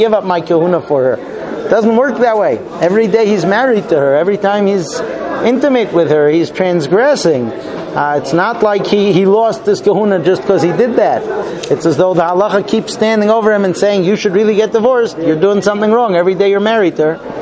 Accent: Muncie, Indiana, United States; When I was growing up in Muncie, it was well known that driving down the street next to the cemetery

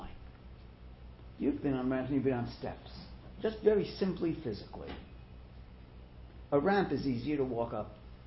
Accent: New York, United States; I was almost thinking to say that, but I'm from New York, so I don't fish much.

